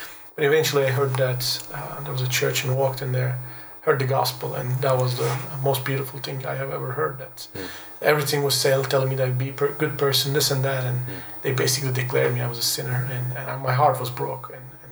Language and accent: English; Ankara, Turkey; also born or lived in Balıkesir; I grew up in Ankara, Turkey. Actually, that's not where I was born, but my father was an army officer, so we were all over Turkey in different places, and I kind of born in Balıkesir and then kind of live in Ankara, which is the capital